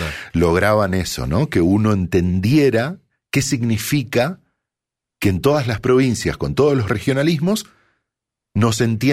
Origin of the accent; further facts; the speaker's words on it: Corrientes, Argentina; que soy un correntino